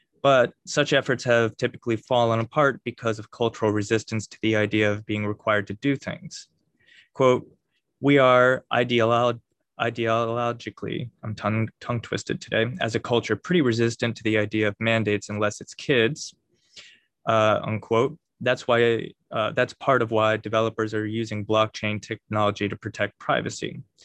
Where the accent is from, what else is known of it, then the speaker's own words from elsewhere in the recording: Connecticut, United States; when Connecticut, which is my home state, going there later this week